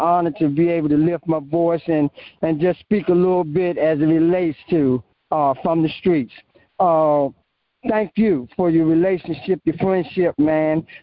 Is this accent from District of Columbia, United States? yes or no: yes; Washington, District of Columbia, United States; I grew up in Northeast D.C. I moved into a little street called Orleans Place